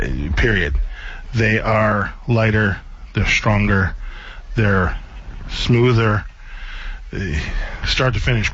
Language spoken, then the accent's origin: English; Pennsylvania, United States; also born or lived in Michigan; You know, and I grew up in Pennsylvania and in Michigan.